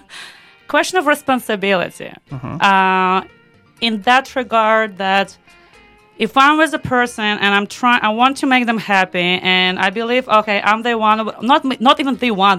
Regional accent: Belarus; English is a second language; I grew up in Belarus. I'm a very traditionally oriented woman in that aspect

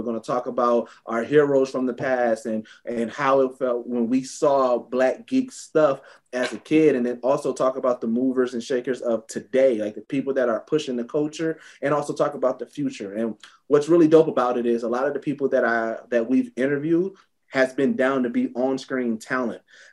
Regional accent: Milwaukee, Wisconsin, United States; as a kid, man, music growing up in Milwaukee, man, like I gotta tell y'all.

